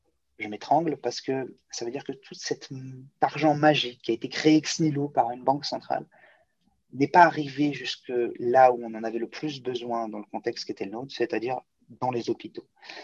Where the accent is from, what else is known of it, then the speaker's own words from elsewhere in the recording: Rueil-Malmaison, Île-de-France, France; parce que je suis de Rueil-Malmaison